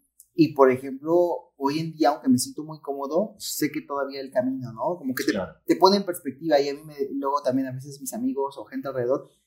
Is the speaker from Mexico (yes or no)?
yes; Mexico; como mexicano nos pasa mucho, ¿no? Decir, tenemos cerca de Estados Unidos, consumimos en inglés